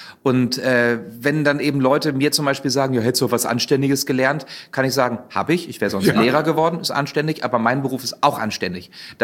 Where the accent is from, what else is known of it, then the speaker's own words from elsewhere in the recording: Wolfsburg, Lower Saxony, Germany; Ich komme ja ursprünglich aus Wolfsburg.